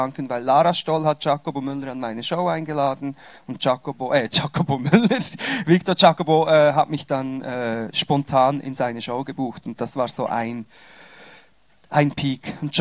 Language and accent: German; Switzerland; dann sind wir auf Umwegen zurück in die Schweiz gekommen. Also ich bin Schweizer, ausgewandert und wieder zurückgewandert. Kaum habe ich Portugiesisch gelernt, musste ich wieder zurückkommen in die Schweiz und konnte dann nicht mehr so gut Schweizer und Hochdeutsch.